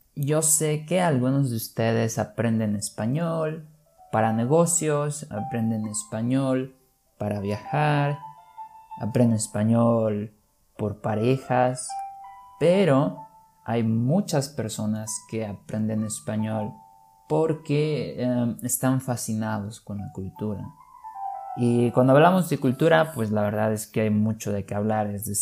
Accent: Mexico; quienes me escuchan desde hace tiempo sabrán que yo soy de México.

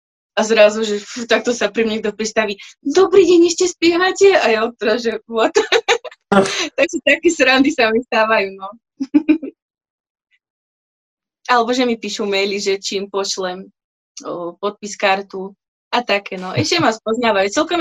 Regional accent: Partizánske, Trenčín Region, Slovakia; ja som z Partizanského

